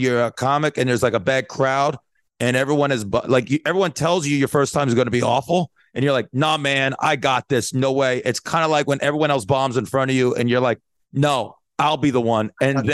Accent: Las Vegas, Nevada, United States; Comedy Cellar in my hometown, Las Vegas.

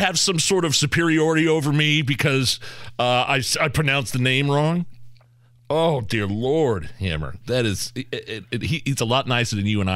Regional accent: Lisbon, Indiana, United States; I'm saying like I grew up in Lisbon, Indiana.

